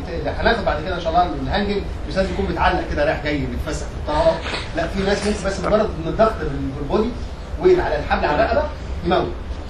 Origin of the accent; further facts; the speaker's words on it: Egypt; في عندنا في مصر كوبري كده